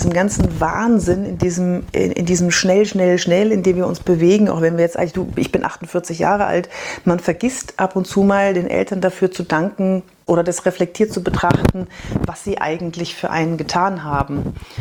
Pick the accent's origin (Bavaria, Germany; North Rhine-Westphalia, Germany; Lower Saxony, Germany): Bavaria, Germany; Fürth; Ja, ich bin in Fürth aufgewachsen, tatsächlich mit meiner Familie.